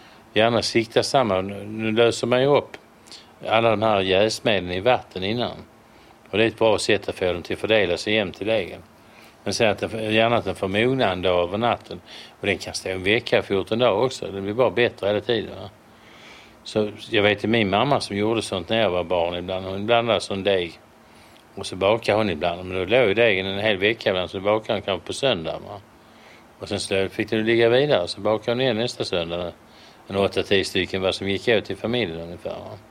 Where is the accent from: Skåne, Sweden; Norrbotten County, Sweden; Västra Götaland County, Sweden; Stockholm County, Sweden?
Skåne, Sweden; Malmö; De där svenska klassiska bröderna som jag växte upp med i Malmö, det var ju alla bröd söta.